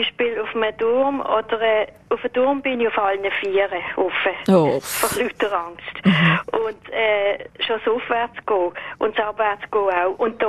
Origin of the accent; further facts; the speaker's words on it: Muttenz, Basel-Landschaft, Switzerland; Und zwar habe ich auf den Wartenberg gesehen, wo ich aufgewachsen bin.